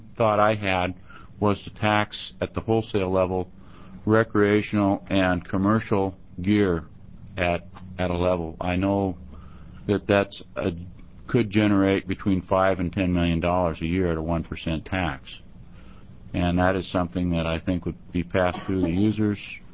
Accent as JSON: {"language": "English", "town": "Astoria", "region": "Oregon", "country": "United States", "said": "I'm from Astoria."}